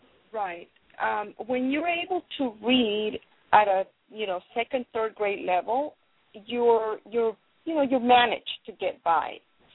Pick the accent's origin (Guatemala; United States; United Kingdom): Guatemala; my grandparents didn't know how to read and write. I am from Guatemala, and then my grandmother always, mentioned, I always wanted to go to school